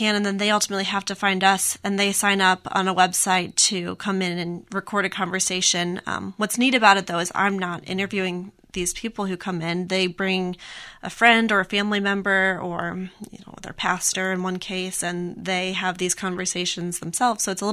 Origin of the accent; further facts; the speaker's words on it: St. Louis, Missouri, United States; Well, I'm from St. Louis originally, but I went to college in Indiana